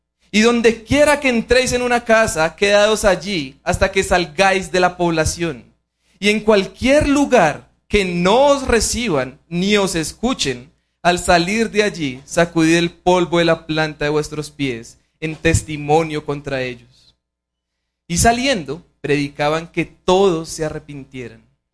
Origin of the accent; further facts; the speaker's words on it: Colombia; como colombianos o latinos los usamos incluso hasta diariamente